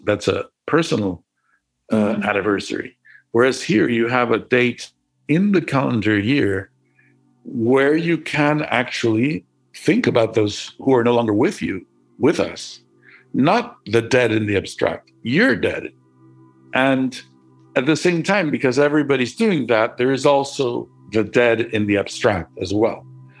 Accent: Mexico; I'm Jewish and I was raised in Mexico, but not particularly in any community, neither in a Jewish community nor in any other religious community.

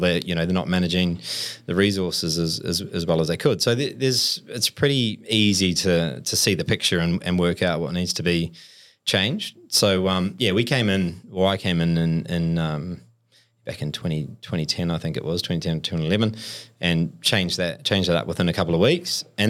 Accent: New Zealand; now in Australia; struggling to get a job here, being a Kiwi in Australia

